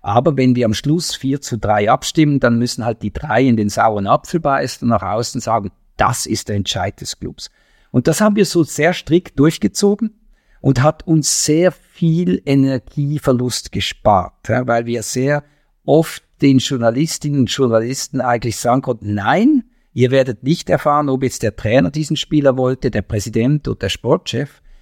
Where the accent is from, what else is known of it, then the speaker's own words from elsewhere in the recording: Switzerland; für mich als Schweizer